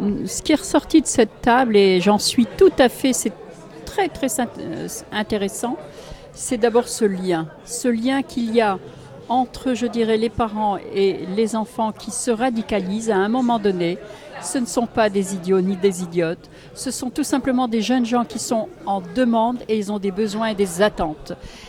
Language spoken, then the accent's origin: French; France; now in Belgium; chez nous, en France